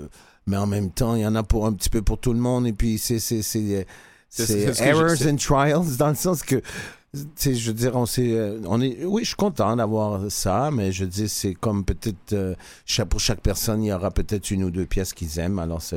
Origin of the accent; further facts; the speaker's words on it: Canada; born there; je suis un Canadien né ici.